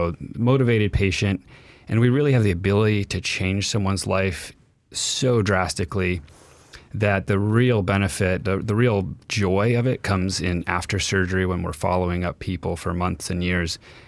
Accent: San Diego, California, United States; now in Anchorage, United States; A little background, I grew up in California, in San Diego, spent a lot of time traveling for school, for military, did medical school at Northwestern in Chicago

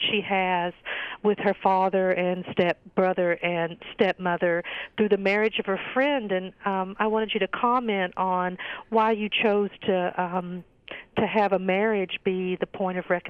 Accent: Appalachia, United States; I grew up in Appalachia where there are Baptist Old Believers who cover their head.

